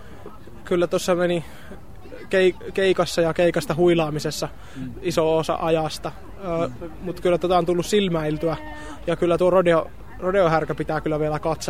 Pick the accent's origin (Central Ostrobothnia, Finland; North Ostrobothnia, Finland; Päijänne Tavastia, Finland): Central Ostrobothnia, Finland; Kokkola; Kokkolasta mä oon Kokkolassa lapsuuteni ja nuoruuteni asunut, opiskellut nyt Virroilla musiikkialaa